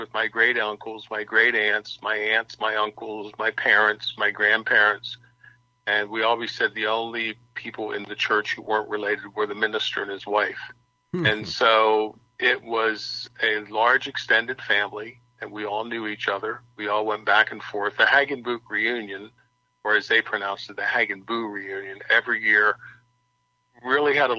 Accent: Pennsylvania, United States; Well, I take my interest all the way back to when I was growing up in Montour County.

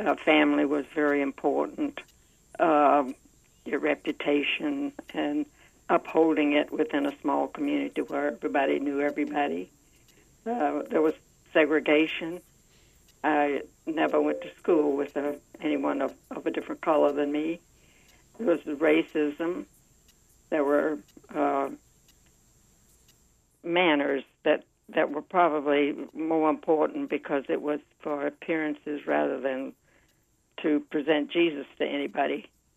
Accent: Hopewell, Virginia, United States; I grew up in a small town in Virginia called Hopewell. Had about 12,000 people in it, I think.

